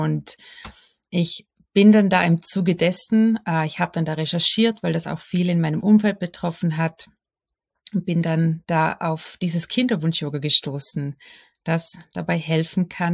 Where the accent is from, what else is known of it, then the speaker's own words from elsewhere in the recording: Vorarlberg, Austria; Ich komme aus dem Westen von Österreich, also direkt an der Schweizer Grenze.